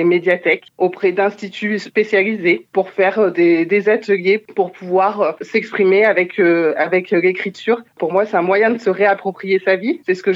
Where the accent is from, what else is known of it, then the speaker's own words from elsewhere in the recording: Limoges, Nouvelle-Aquitaine, France; now in Aurillac, France; Je suis maman d'un petit garçon de 2 ans et demi. Je suis originaire de Limoges. Mon papa est de Côte d'Ivoire. J'ai vécu là-bas toute mon enfance à Limoges. Pour retrouver mon compagnon, je suis arrivée à Aurillac en 2017.